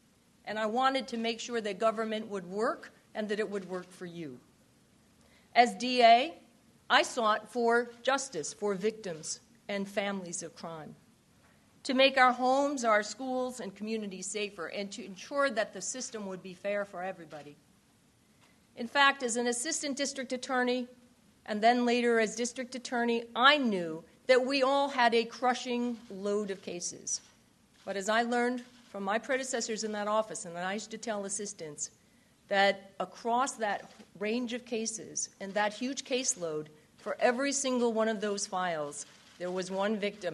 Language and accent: English; North Adams, Massachusetts, United States; I grew up in Western Massachusetts in North Adams.